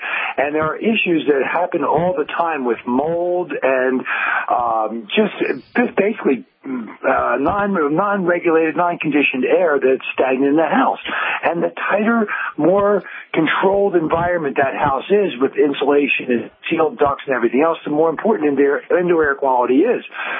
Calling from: Pennsylvania, United States; I'm calling in from snowy Pennsylvania.

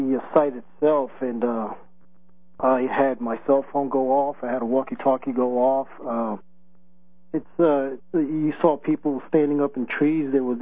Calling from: Colorado Springs, Colorado, United States; Yeah, I'm calling from the Gestapo capital of the nation, Colorado Springs.

